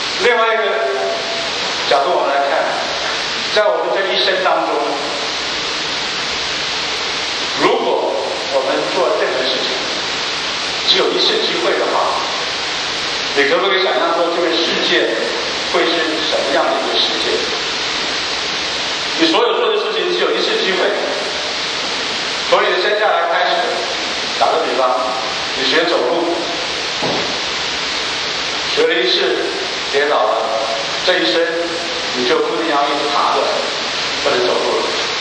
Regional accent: China; 我们中国人，我记得我小时候从来不会说你好

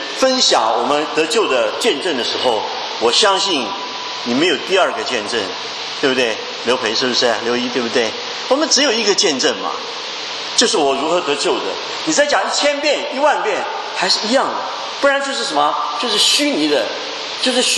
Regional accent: China; 就古时候我们中国人那个皇帝要判死刑的时候，拿一个什么朱红的那个笔

